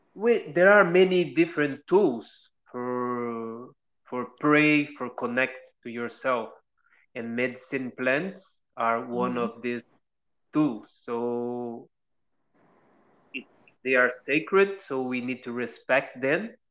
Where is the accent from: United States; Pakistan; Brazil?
Brazil; Pissinguaba, São Paulo; Yes, I was born in Pissinguaba, small fishing village, surrounded by beautiful forest, nature.